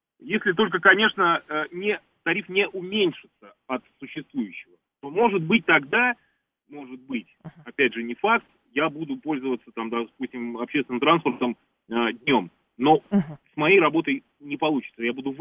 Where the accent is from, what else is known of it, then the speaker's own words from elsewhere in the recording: Moscow, Russia; Я родился и живу на Выхино.